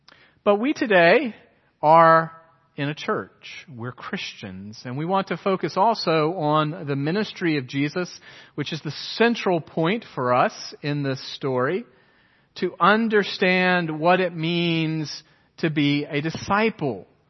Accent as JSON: {"language": "English", "town": "Beaufort", "region": "South Carolina", "country": "United States", "tie": "born or raised there", "said": "when I left my hometown of Beaufort, where I'd been there for 18 years. My family was very solid and stable. I didn't have a military family that moved around."}